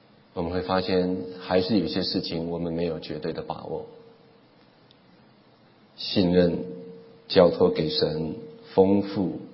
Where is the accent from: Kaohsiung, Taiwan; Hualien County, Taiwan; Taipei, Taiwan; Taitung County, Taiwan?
Taitung County, Taiwan; 我是台东的根差人啊，我是台东穷乡僻壤的乡巴佬。